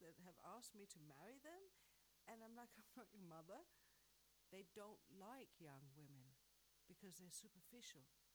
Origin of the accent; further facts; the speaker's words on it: England, United Kingdom; I'm from England, and I live here